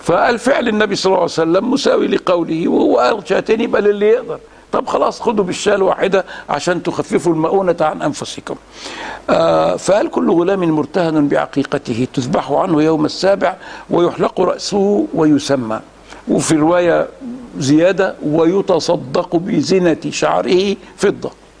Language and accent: Arabic; Egypt; لغاية دلوقتي عندنا في مصر السبوع